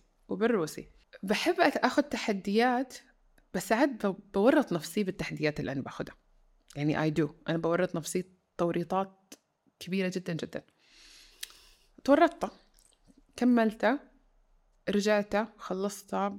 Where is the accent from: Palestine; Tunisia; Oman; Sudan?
Sudan; also born or lived in Saudi Arabia; يعني أنا عايشة برا، مولودة في السعودية، الوحيدة بتتكلم في الدفعة إنجليزي